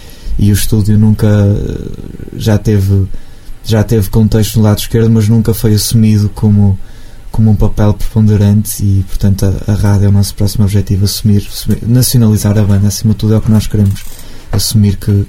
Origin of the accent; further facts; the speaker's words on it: Portugal; o assumir que somos portugueses e estamos em Portugal e estamos por Portugal e com Portugal e para Portugal é uma vantagem extrema